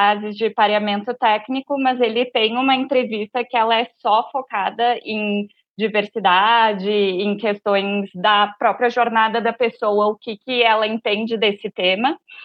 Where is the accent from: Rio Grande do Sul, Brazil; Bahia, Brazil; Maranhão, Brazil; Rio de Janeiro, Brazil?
Rio Grande do Sul, Brazil; now in São Paulo, Brazil; eu sou gaúcha, né? Vocês já devem ter escutado pelo meu sotaque. Atualmente, eu moro em São Paulo